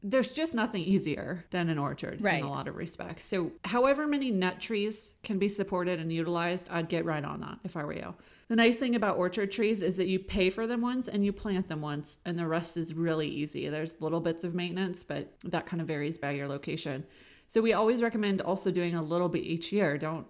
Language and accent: English; Oregon, United States; So I'm from Oregon, where hazelnuts are grown like